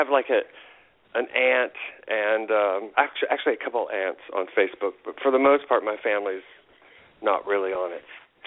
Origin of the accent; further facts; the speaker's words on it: Indiana, United States; I had a lot of cousins who I grew up in Indiana, and they were in Illinois.